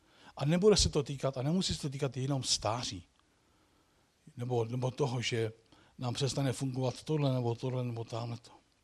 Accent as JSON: {"language": "Czech", "town": "Kaňk", "region": "Central Bohemian Region", "country": "Czechia", "said": "tam, kde jsme se narodili, my pocházíme z Marci ze stejné vesnice u Kutné hory, na Kaňku, znáte Kaňk?"}